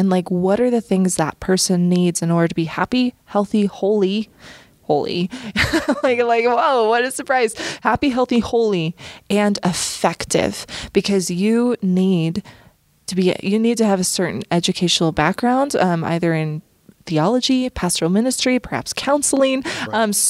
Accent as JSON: {"language": "English", "region": "Nevada", "country": "United States", "tie": "born or raised there", "said": "I haven't lived there for a while, so. But growing up in Nevada, and I just had this love for Jesus."}